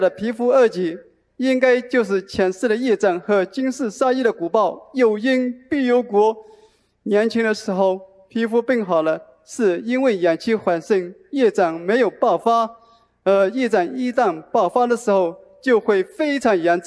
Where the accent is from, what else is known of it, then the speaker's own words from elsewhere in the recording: Lisbon, Portugal; 我来自葡萄牙里斯本